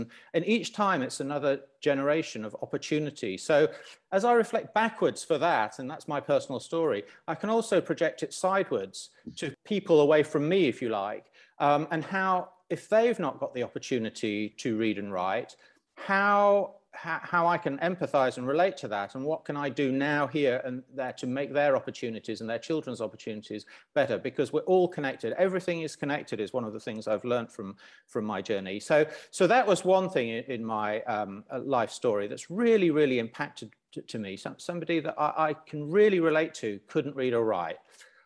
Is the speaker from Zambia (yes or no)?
yes; Lusaka, Lusaka Province, Zambia; I grew up in Zambia, and … in the early 80s was absolutely huge. He'd just done the Zimbabwe Independence Day celebrations. And across all communities in Lusaka, where I was